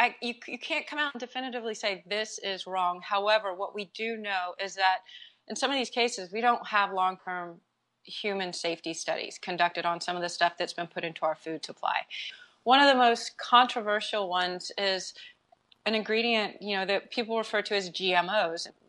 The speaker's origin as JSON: {"language": "English", "town": "Houston", "region": "Texas", "country": "United States", "tie": "born or raised there", "said": "Well, you know, I grew up in Houston, Texas, in a really conservative family."}